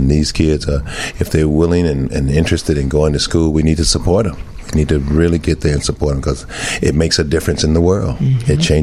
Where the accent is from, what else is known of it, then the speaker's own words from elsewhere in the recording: Chicago, Illinois, United States; You know, I don't know if you all know this, but I was born and raised here in Chicago.